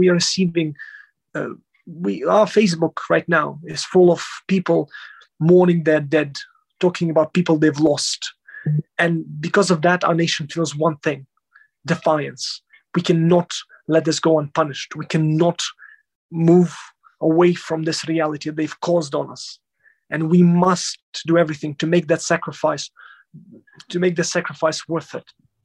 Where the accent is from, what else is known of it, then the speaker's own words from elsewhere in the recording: Lviv, Lviv Oblast, Ukraine; other people from my hometown of Lviv in Western Ukraine